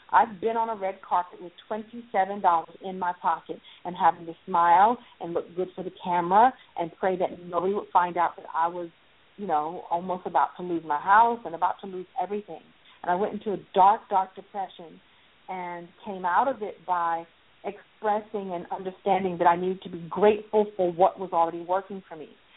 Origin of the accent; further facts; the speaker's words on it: Brooklyn, New York, United States; And so I'm a girl from Brooklyn who, you know, figured out early on what my gift was.